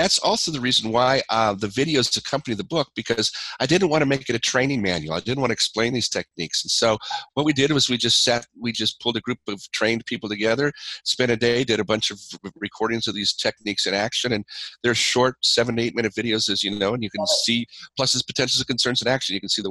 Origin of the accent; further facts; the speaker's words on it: Colorado, United States; Now, growing up in Northern Colorado, my dad was a farmer.